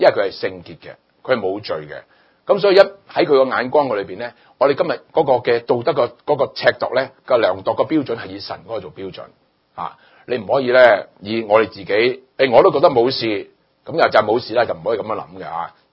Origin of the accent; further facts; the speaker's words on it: China; 就好似我哋中国人。我哋中國人有個拜神嘅觀念